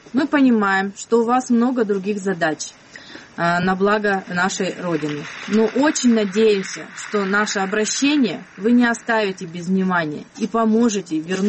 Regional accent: Zyuratka, Chelyabinsk Oblast, Russia; мы коренные жители поселка Зюратка, Челябинской области.

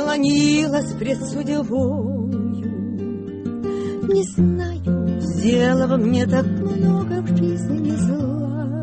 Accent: Georgia; может, как раз потому, что я грузинка, и это тепло чисто грузинское

